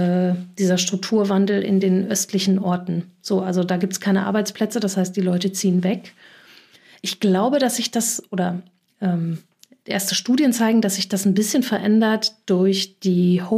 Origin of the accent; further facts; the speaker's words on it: Rees, North Rhine-Westphalia, Germany; Also ich komme aus Rees am Niederrhein. Da sind 20.000 Einwohnerstädtchen an der holländischen Grenze.